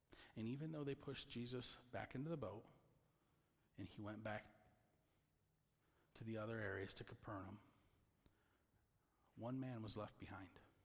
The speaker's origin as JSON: {"language": "English", "region": "Michigan", "country": "United States", "said": "we understand them because we're from Michigan."}